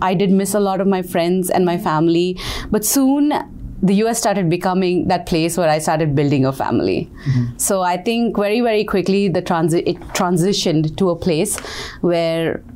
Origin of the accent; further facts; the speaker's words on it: Bangalore, Karnataka, India; now in United States; I'm a product manager at World Education Services. I'm originally from India, Bangalore, and I've been living here in the US for over 10 years now.